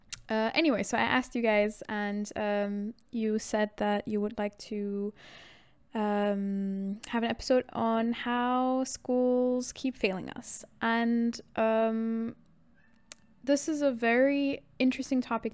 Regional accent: Germany; I grew up in Germany. I went my entire school life. I went to school in Germany. Never went abroad or anything

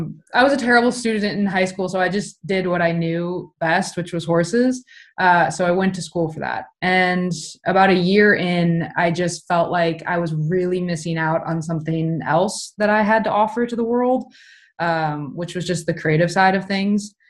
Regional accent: Minnesota, United States; So I grew up in Minnesota, in a suburb outside of Minneapolis, and non-horsey family, like no horses in sight.

